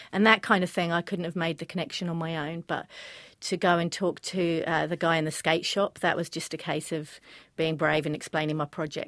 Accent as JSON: {"language": "English", "country": "New Zealand", "said": "And it's great when you say to people, hi, I'm over here from New Zealand."}